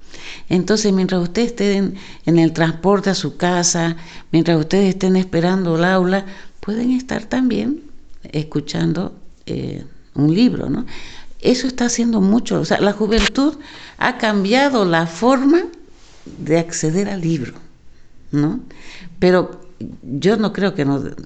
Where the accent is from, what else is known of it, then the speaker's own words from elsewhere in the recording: Bolivia; cuando yo era pequeña, en los años 60, yo nací en 1960, en Bolivia solo teníamos radio y lo demás era lectura.